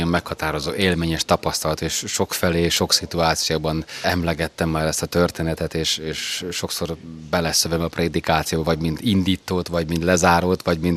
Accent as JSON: {"language": "Hungarian", "town": "Mosonmagyaróvár", "region": "Győr-Moson-Sopron", "country": "Hungary", "tie": "born there", "said": "Moson-Magyaróváron születtem"}